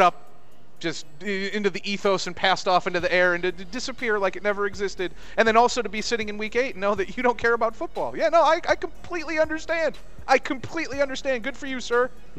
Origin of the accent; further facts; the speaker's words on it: South Bend, Indiana, United States; I mean, I'm a townie from South Bend, so I fully understand the relationship.